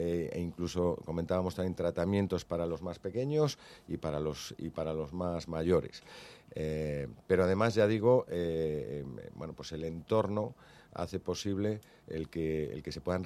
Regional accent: A Coruña, Galicia, Spain; junto al campo de mi tierra, de La Coruña

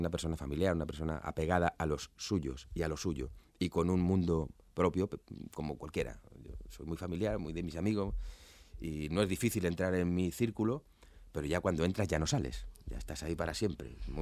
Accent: Madrid, Community of Madrid, Spain; yo soy madrileño y adoro Madrid

